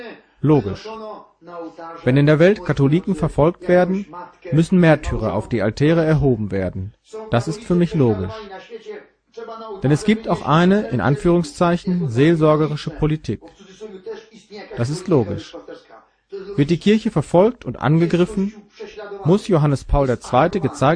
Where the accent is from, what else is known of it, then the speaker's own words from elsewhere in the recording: Poland; German is a second language; Wundert euch daher nicht, dass ich mich als Pole davon sehr betroffen fühle.